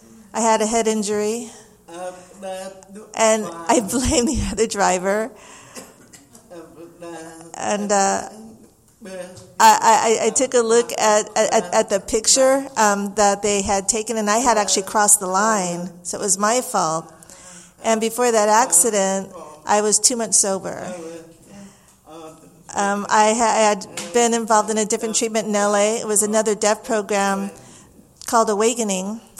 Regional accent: Santa Cruz, California, United States; I'm an alcoholic. I'm from Santa Cruz, from Central California.

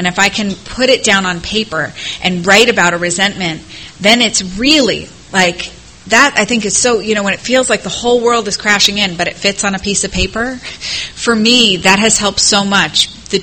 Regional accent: New York, United States; And I'm from New York, so having a lime tree made me feel like a farmer.

